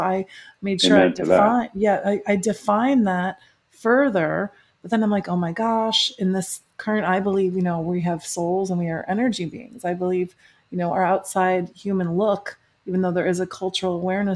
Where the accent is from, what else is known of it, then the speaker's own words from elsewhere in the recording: Chicago, Illinois, United States; I'm from the Chicago area. I'm from the Midwest.